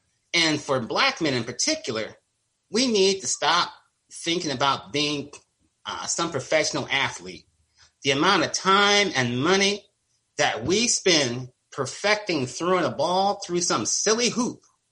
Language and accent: English; Oakland, California, United States; I'm from Oakland, when you go into the black neighborhoods, we have some of the most beautiful homes